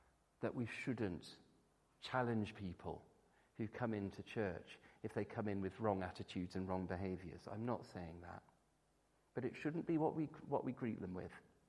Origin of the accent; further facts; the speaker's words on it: Wirral, North West England, United Kingdom; As a teenager growing up on the Wirral, we had such a man who did indeed come into our church fellowship.